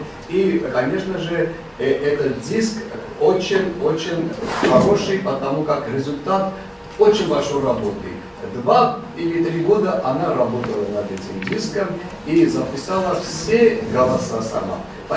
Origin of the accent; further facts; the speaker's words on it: Armenia; now in Moscow, Russia; я знаю с первого года, как я тоже приехал из Армении, и она тоже в Москве была.